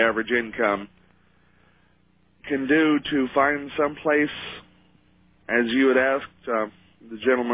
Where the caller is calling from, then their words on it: Kansas, United States; calling from Northeast Kansas again.